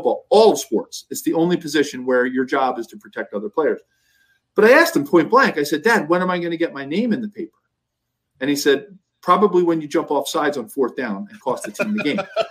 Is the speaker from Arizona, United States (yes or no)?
no; Philadelphia, Pennsylvania, United States; growing up in Philadelphia, you know, and going to Penn, I've always had a little bit of an affinity for the Bengals because of that.